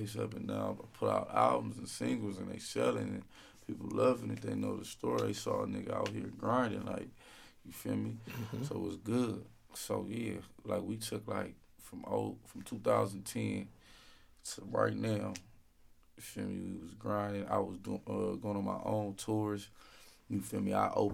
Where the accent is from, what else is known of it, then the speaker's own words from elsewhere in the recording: West Coast, United States; I'm from the West Coast, you feel me, Def Jam, East Coast based label.